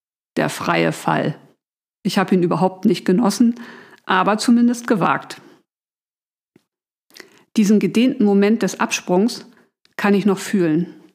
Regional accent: Hamburg, Germany; Ich bin waschechte Hamburgerin, Autorin, Mutter und Gründerin.

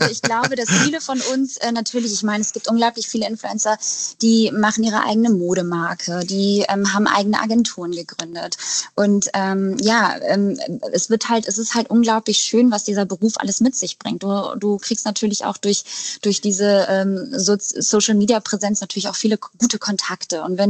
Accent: Eckernförde, Schleswig-Holstein, Germany; Ich komme nämlich eigentlich aus Eckernförde.

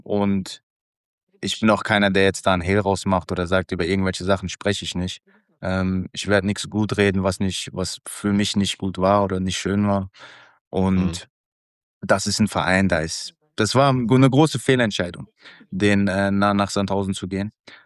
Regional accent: Bochum, North Rhine-Westphalia, Germany; Also Mama, Papa und eine meiner drei Schwestern leben noch in Bochum. Meine Frau kommt auch aus Bochum, ich bin aus Bochum.

